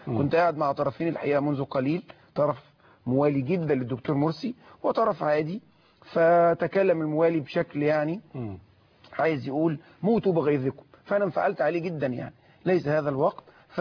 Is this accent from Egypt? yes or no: yes; Egypt; واحنا من مصر